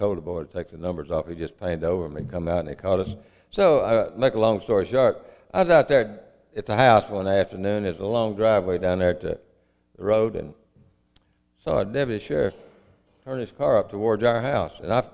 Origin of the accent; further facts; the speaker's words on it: Aberdeen, Mississippi, United States; now in Oxford, United States; I was raised in Monroe County, Mississippi. I was raised in Aberdeen. I lived in Oxford a lot of my life, and that's where I am today.